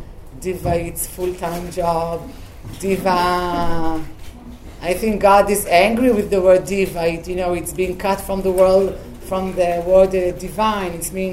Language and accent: English; Israel; English is a second language; It's a fact I'm living in Tel Aviv. It's a fact that I'm coming from Israel. It says a lot about my country